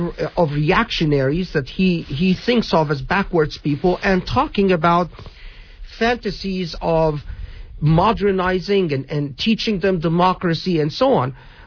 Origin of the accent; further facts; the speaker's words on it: United States; manifestations of Islam that offended me to the core as a Muslim and as an American.